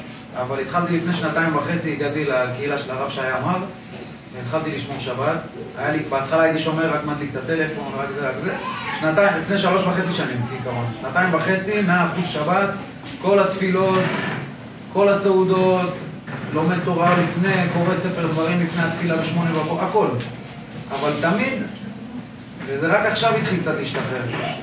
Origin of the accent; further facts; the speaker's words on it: Rehovot, Central District, Israel; אני גדלתי ברחובות.